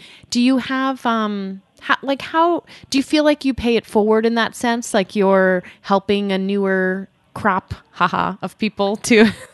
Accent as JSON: {"language": "English", "region": "New York", "country": "United States", "said": "as a New Yorker, it's like, it's so fun to like have, to be hearing, you know, just about your experience in a farming community"}